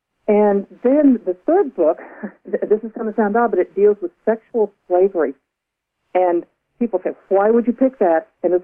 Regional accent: Missouri, United States; now in Virginia, United States; And St. Louis I picked because I'm originally from Missouri, but I'm not from St. Louis. I'm from the southwestern part of the state. But I now live in Virginia, and I have for a number of years.

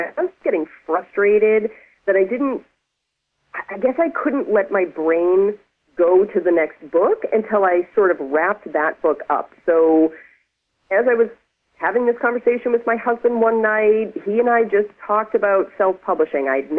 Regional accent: Boston, Massachusetts, United States; that book is set in Boston, okay, my hometown.

